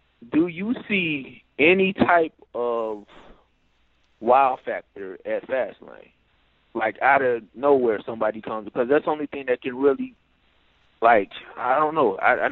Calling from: Chicago, Illinois, United States; from Chicago.

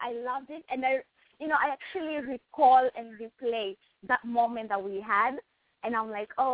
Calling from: New York, United States; I'm calling in. I'm calling in from New York.

